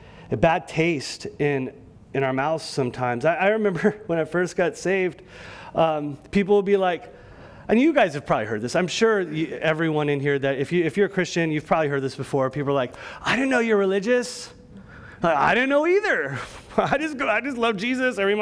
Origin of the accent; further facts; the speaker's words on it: California, United States; When we think California, and I can say this because I'm from California, but we think California has bad taxes.